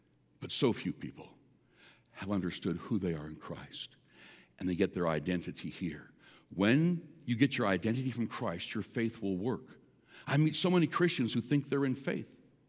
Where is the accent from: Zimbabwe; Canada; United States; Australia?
Canada; I have no problem being proud of the fact I'm Canadian